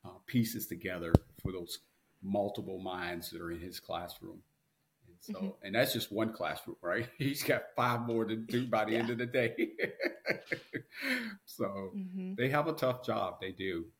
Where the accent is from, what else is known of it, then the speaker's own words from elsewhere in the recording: Kentucky, United States; One of the things, I came from Kentucky, and Kentucky did this really cool thing.